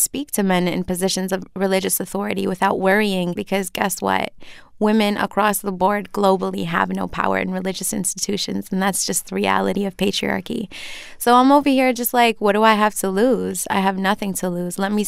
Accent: Flint, Michigan, United States; You know, I grew up in Flint, Michigan, always other, never wholly human, never fully one thing or another. If I went to Syria, I was the American. In Flint, I was the little Arab girl.

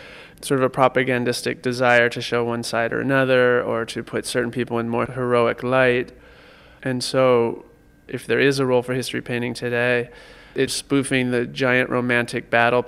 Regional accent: Los Angeles, California, United States; Every time I would go in a bar in San Francisco and people would say, "Oh, where are you from?" And I'd say, "Oh, I'm from L.A.

